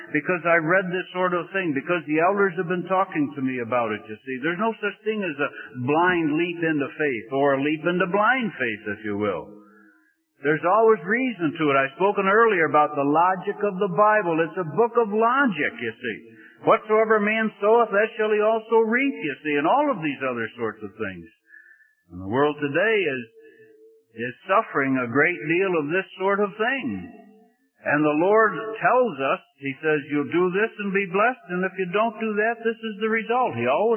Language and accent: English; Scotland, United Kingdom; because I'm a Scotsman, so I have a bunch of dollars